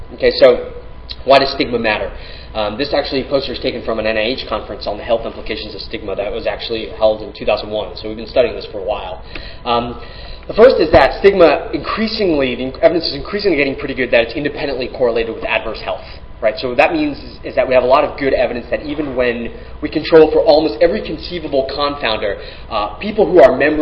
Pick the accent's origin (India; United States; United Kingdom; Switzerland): United States; Texas; And full disclosure, I'm actually from Texas, okay?